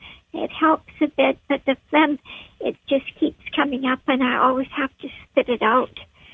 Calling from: Port Hardy, British Columbia, Canada; I'm calling from Port Hardy, dear.

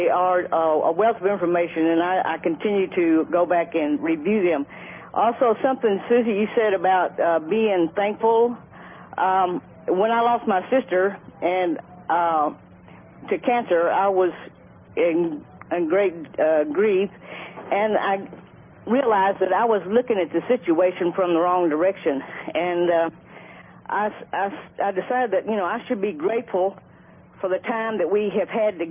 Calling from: Texas, United States; I'm calling in from Texas

